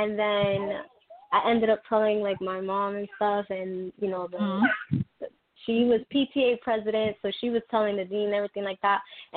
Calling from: Queens, New York, United States; I'm calling from Queens, New York.

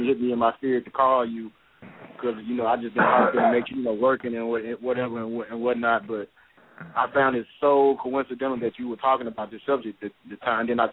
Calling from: Memphis, Tennessee, United States; I'm calling from Memphis, as you know.

